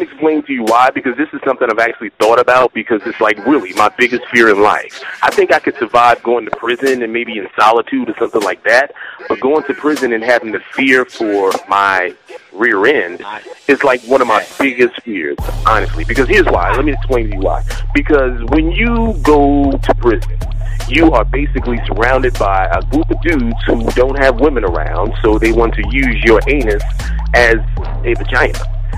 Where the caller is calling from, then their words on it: New Jersey, United States; I'm calling from New Jersey.